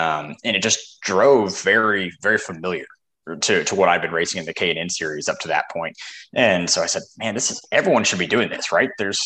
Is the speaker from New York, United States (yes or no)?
no; Salt Lake City, Utah, United States; And I grew up out in Salt Lake City, Utah, and our local track out there at the time was Miller Motorsports Park.